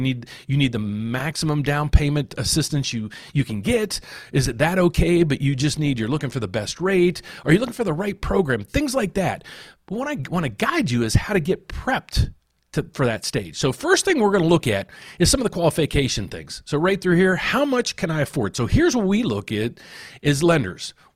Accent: Pittsburgh, Pennsylvania, United States; So I'm from the Pittsburgh area, and I just saw that this morning.

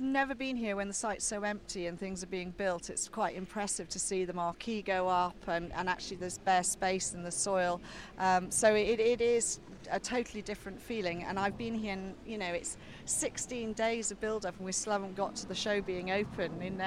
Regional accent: North East England, United Kingdom; So didn't really settle anywhere until I was about 8.5 years old. We settled in Northumberland. So I come from Northumberland. Basically, that's where I say my home is.

